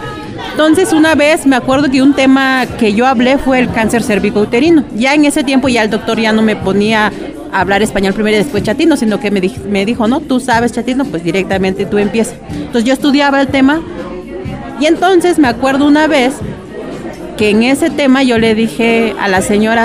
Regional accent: San Juan Queije, Oaxaca, Mexico; Soy chatina de San Juan Queije, Juquila, Oaxaca.

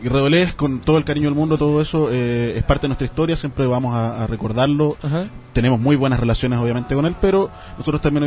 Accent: Antofagasta, Chile; now in Santiago, Chile; Y luego ya me vine a Santiago y soy de Antofagasta.

